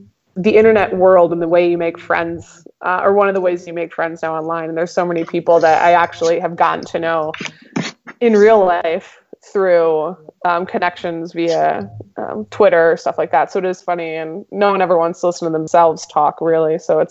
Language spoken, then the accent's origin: English; Limestone, Maine, United States; born there; also born or lived in Colorado Springs, United States; I was born in Maine, which we called Occupied Canada. We were so far north. It was literally the end of Route 1, Limestone, Maine, Loring Air Force Base, if you ever heard of it.